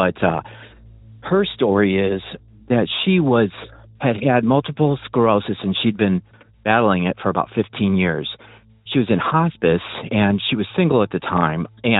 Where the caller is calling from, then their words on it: Illinois, United States; Hi, Derek. … I'm calling from Illinois.